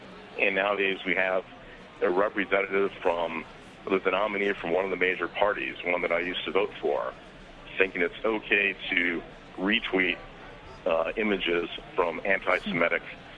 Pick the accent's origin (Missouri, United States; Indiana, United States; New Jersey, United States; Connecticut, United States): New Jersey, United States; Yes, for me, being an American is, I grew up in New Jersey, 15 miles from the Statue of Liberty